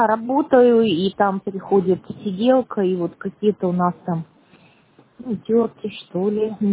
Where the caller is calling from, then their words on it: Pushkin, Saint Petersburg, Russia; Ага, а я из Пушкина.